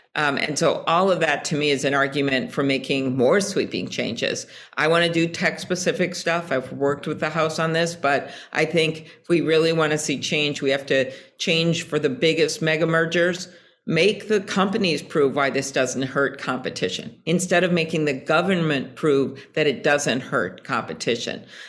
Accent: Midwest, United States; I'm from the Midwest.

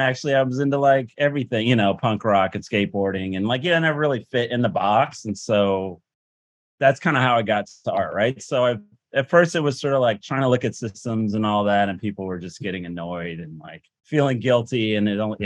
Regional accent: Houston, Texas, United States; also born or lived in Baltimore / Lubbock; And then we were only there for like a year and a half. And then we moved to Houston. And I was there for like 11 years.

